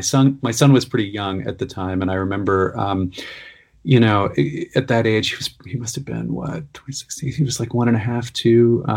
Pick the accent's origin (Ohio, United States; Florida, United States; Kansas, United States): Ohio, United States; Cincinnati; And I'm originally from the Midwest, though not that far west. I'm from Cincinnati, Ohio, which is actually a city that's sort of debated as to where you put it.